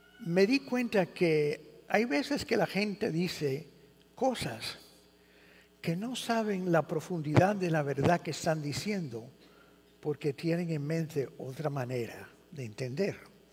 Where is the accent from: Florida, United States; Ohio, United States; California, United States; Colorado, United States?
Colorado, United States; Denver; Spanish is a second language; yo crecí en Denver, Colorado, y yo crecí entre americanos. Por eso, de vez en cuando, yo les pido perdón por mi español